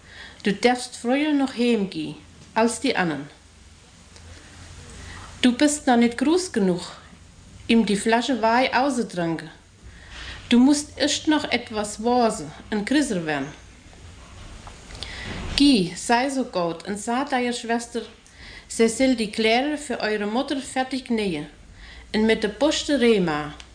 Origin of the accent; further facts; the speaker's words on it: Drachhausen, Brandenburg, Germany; born there; Ich bin geboren in Drahausen.